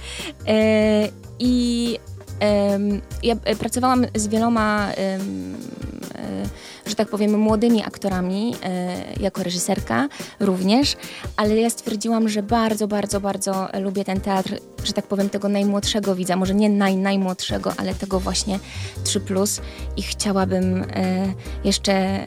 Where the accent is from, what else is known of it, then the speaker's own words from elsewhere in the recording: Poznań, Greater Poland Voivodeship, Poland; ja jestem z Poznania, pracuję w Teatrze Animacji w Poznaniu